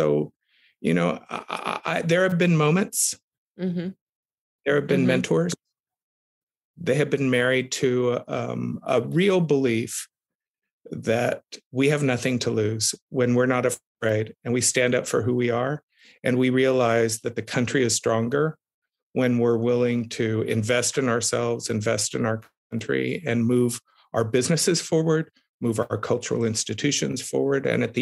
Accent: Texas, United States; You know, definitely growing up in South Texas, the son of two activists

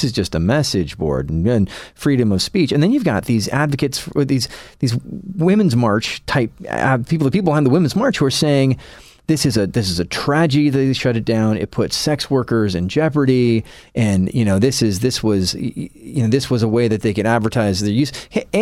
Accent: United States; It's stuff that you, as an American, we tend to think, oh, that happens in other places, other parts of the world

